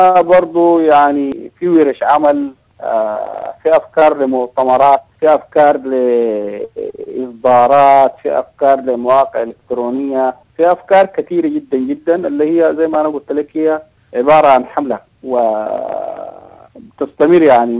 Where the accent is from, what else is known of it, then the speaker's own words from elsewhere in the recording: Sudan; إحنا كلنا سودانيين